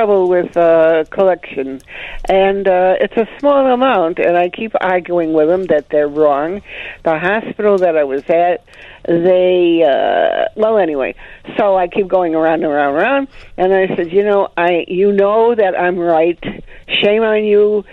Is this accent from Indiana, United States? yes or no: no; Chicago, Illinois, United States; born there; Yes. I was born in Albany Park. So.